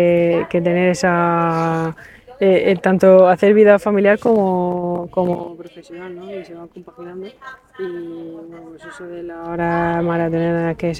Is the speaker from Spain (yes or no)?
yes; Hondarribia, Basque Country, Spain; now in Cartagena, Spain; aunque yo soy de Fuenterrabía, pero soy cartagenera de corazón.